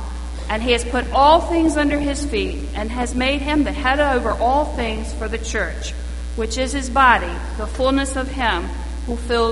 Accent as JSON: {"language": "English", "region": "the South", "country": "United States", "accent": "southern", "said": "In case my southern accent is hanging you up"}